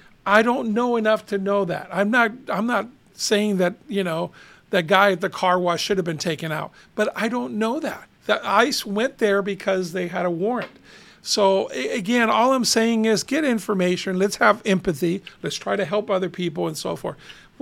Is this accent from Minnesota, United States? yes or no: no; Huntington Park, California, United States; I grew up in Huntington Park. I went to Grant Huntington Park High School. My goal was always to grow up and move to Downey, right?